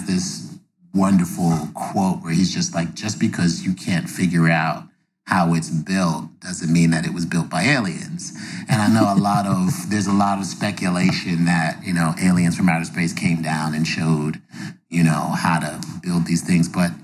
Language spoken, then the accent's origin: English; New York, United States; Like I was huge into that as a kid, growing up in New York and hanging out at the Hayden Planetarium